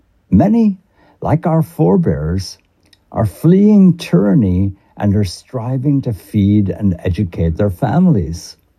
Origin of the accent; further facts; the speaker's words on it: Ireland; now in United States; I'm from Ireland. I wrote it. That makes it Irish.